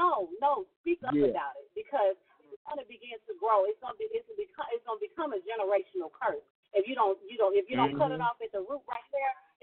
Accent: Harvey, Illinois, United States; born and raised in Harvey, Illinois. I was raised in poverty.

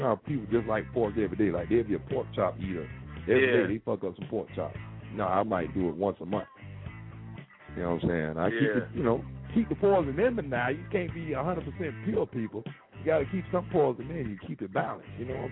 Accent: Florida, United States; Well, yeah, you know, I'm from Florida. It tastes like chicken.

